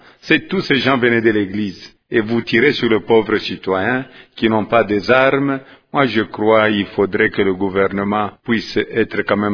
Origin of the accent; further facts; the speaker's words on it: DR Congo; Parce que vous savez, nous sommes tous des Congolais.